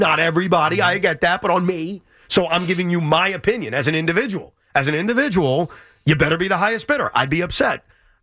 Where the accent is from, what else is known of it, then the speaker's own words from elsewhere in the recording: United States; Like, I'm every American. I'd rather not.